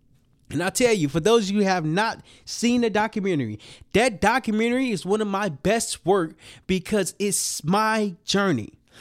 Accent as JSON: {"language": "English", "town": "Little Rock", "region": "Arkansas", "country": "United States", "said": "And I'm from Little Rock, Arkansas. Memphis and Little Rock, Arkansas is like next door to each other."}